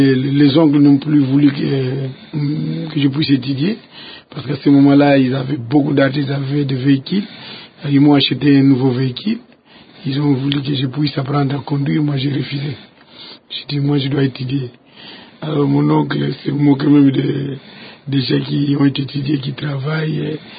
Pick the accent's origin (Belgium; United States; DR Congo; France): DR Congo; Mandombe, Kongo Central; also born or lived in Ngombe-Loutété; À Mandombe où j'ai grandi, mais je suis né à Ngombe-Loutété.